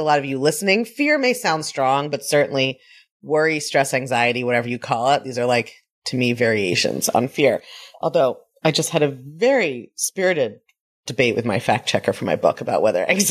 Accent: Baltimore, Maryland, United States; I grew up in Baltimore, and they were always saying these city slogans on the benches that were like so inaccurate. It was like, Baltimore, the city that reads.

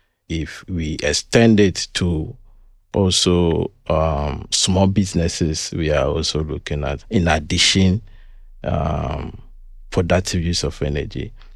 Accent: Ghana; Typically, Ghanaian home, we wake up

